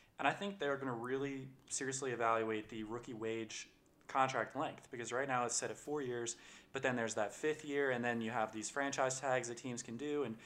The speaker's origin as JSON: {"language": "English", "town": "Philadelphia", "region": "Pennsylvania", "country": "United States", "said": "I have Le'Veon Bell, and since we're from Philadelphia, I went with Prince of Bel-Air"}